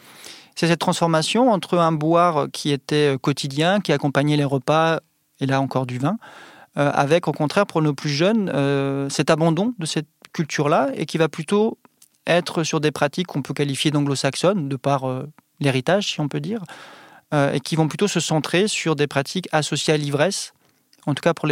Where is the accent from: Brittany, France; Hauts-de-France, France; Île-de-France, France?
Brittany, France; moi je viens vraiment de Bretagne